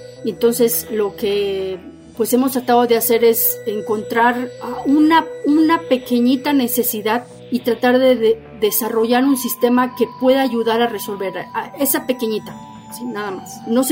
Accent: Mexico; que el beneficio fuera para mi país. Entonces así es como empecé a buscar un lugar aquí en México donde hacer investigación

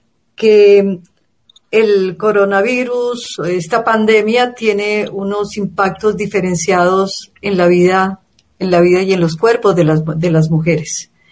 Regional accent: Colombia; Pues soy de Colombia, vivo en Bogotá

